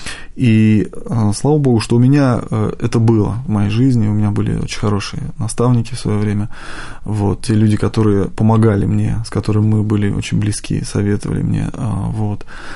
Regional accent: Kolomna, Moscow Oblast, Russia; Я вырос в Подмосковье, в таком замечательном городе, как Коломна. До сих пор я его люблю, хотя, ну, давно уже там не живу, детство мое прошло там.

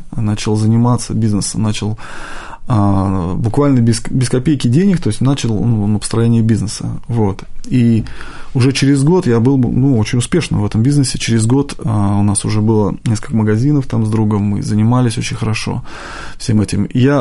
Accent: Kolomna, Moscow Oblast, Russia; Я вырос в Подмосковье, в таком замечательном городе, как Коломна. До сих пор я его люблю, хотя, ну, давно уже там не живу, детство мое прошло там.

